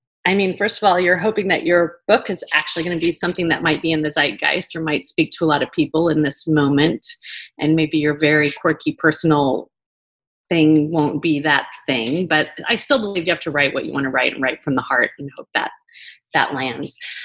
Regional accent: Oklahoma, United States; But at the time, I was this girl from Oklahoma who had, I thought I had certain principles

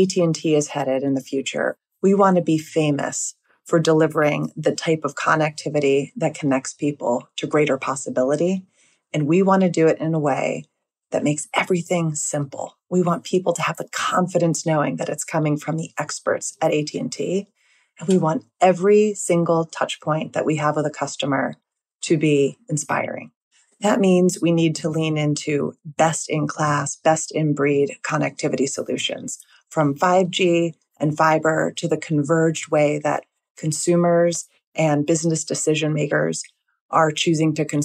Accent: New York, United States; now in Dallas, United States; I'm a New Yorker living in Dallas, supporting the Cowboys, eating the best Tex-Mex in the U.S., and wearing cowboy hats to the rodeo.

